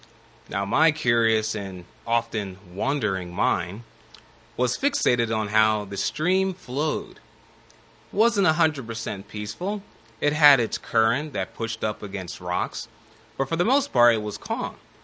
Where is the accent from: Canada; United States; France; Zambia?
United States; New Jersey; Now, growing up in New Jersey, the most famous places to go for school trips were found in the closest major metropolitan area, Philadelphia.